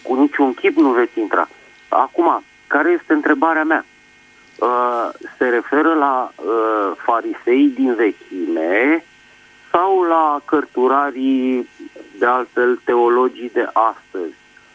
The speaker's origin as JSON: {"language": "Romanian", "region": "Bucharest", "country": "Romania", "said": "sunt din București."}